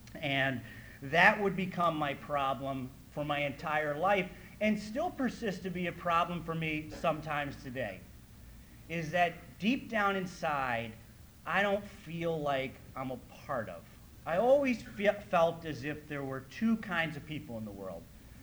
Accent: Chicago, Illinois, United States; my home group is a California group, but I'm from Chicago. Don't ask me how that happened. But I am from Chicago

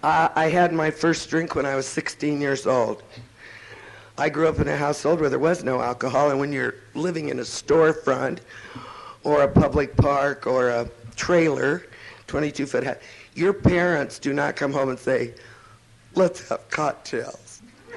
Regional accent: Tujunga, California, United States; I hated growing up in Tahunga, which is a suburb of Los Angeles.

